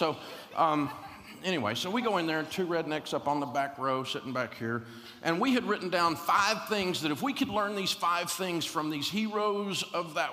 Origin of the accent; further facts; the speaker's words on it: Nashville, Tennessee, United States; I grew up in Nashville, where we live today, and we were at the University of Tennessee in Knoxville, about 200 miles away when we met.